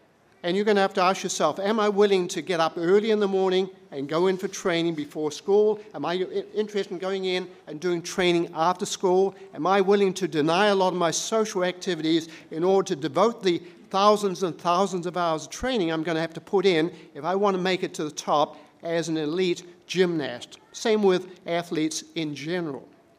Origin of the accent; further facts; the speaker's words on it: New Zealand; I was born in New Zealand, small town of 2,000 people.